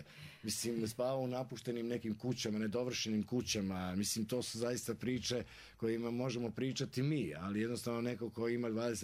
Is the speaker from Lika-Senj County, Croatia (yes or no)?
no; Knin, Šibenik-Knin County, Croatia; born there; also born or lived in Zadar; Ja sam rođen u Kninu, živio u Zadru.